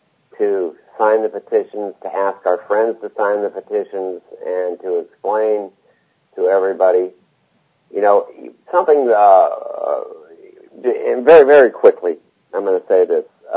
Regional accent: United States; this is what I believe I have to do as an American to try to help our country.

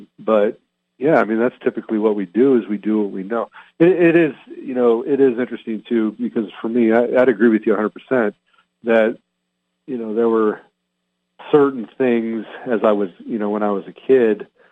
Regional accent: California, United States; also born or lived in Pennsylvania; And I was born in Southern California, Montebello. We lived in Hacienda Heights. And then when I was like in fourth grade, we moved to Northern California. We were there for 1 year. Then we moved to Pennsylvania.

